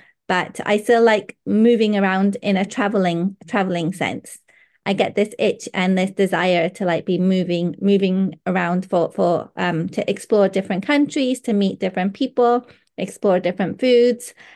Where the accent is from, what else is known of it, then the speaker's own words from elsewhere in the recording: Taiwan; also born or lived in Pakistan; so I was born in Pakistan, but at that time my mom went to Pakistan because that was the culture, is that you go and have your first baby, especially wherever your mother and your family is. But we were living in Taiwan, so I lived in Taiwan for until I was nearly five